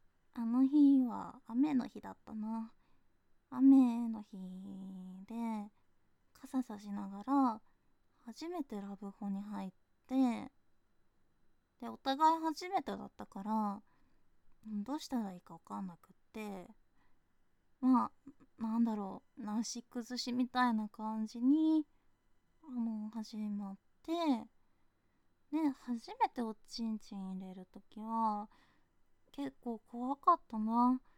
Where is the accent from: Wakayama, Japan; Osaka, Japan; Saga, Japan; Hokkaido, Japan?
Osaka, Japan; 出身地は大阪です。